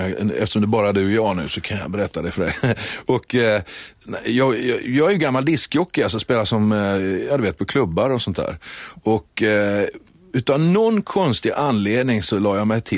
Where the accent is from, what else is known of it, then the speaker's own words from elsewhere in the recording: Skåne, Sweden; accent: Skåne; now in Stockholm, Sweden; Sen flyttade jag till Stockholm och då bestämde jag mig för att jag ska behålla min skånska privat. Så privat pratar jag skånska och i professionen rikssvenska.